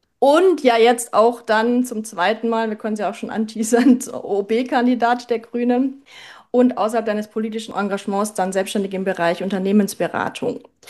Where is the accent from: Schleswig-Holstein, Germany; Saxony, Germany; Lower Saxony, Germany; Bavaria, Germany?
Bavaria, Germany; Neuburg an der Donau; in Neuburg an der Donau, meiner Heimatstadt.